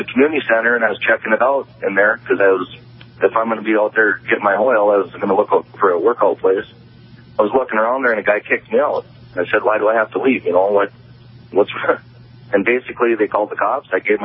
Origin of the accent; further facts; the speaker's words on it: North Dakota, United States; I'm from North Dakota, lived here my whole life, and that's how I got treated in Dickinson.